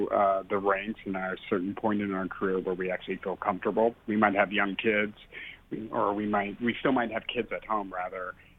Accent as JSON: {"language": "English", "town": "Brownsburg", "region": "Indiana", "country": "United States", "tie": "born or raised there", "lives_now": "San Francisco, United States", "said": "Well, first off, I grew up in Indiana. Grew up right outside Indianapolis, in a small, at the time, it was more of a farm town, Brownsburg, but lately I think it's more of a suburb of Indianapolis."}